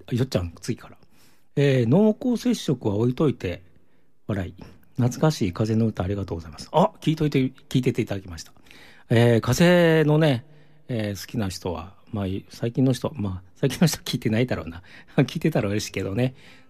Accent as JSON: {"language": "Japanese", "region": "Nara", "country": "Japan", "tie": "born there", "accent": "Kansai", "moved": "as an adult", "lives_now": "Osaka, Japan", "said": "もともと奈良生まれで、どれぐらいかな、20歳ぐらいから大阪におりまして、やっとこう関西弁も出なくなったかなとなわけないけどね思ったんですけど"}